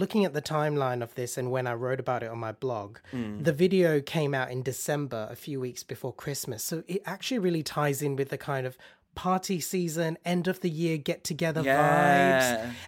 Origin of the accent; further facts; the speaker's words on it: Australia; growing up in Australia